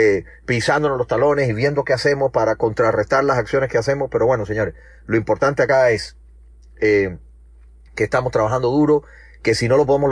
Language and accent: Spanish; Cuba; somos los cubanos